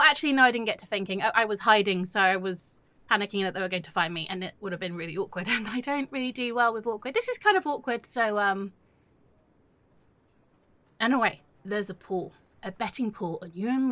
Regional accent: England, United Kingdom; In fact, it is my cultural right as an English woman to have tea and biscuits.

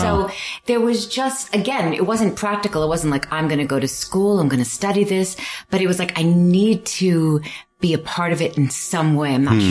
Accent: Providence, Rhode Island, United States; Born and raised in New England, and used to do radio spots for my dad's business. He had a retail store in Rhode Island

